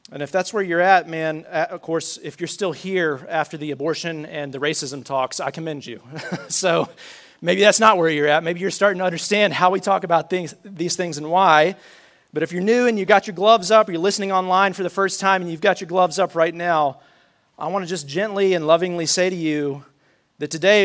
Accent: United States; I'm American. I love being an American.

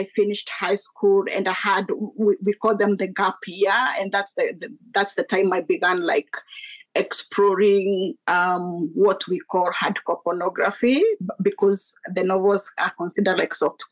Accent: Kenya; when I grew up in Kenya, that was discussed about.

